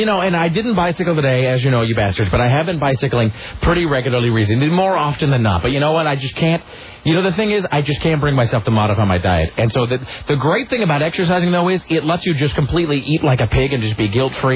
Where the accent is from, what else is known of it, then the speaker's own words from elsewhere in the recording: Chicago, Illinois, United States; As you know, I grew up in Chicago, and we were always told never to stand under a tree.